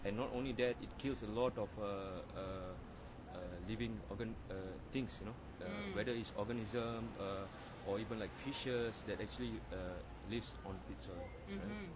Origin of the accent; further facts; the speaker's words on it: Singapore; Yeah, I grew up in Singapore, right?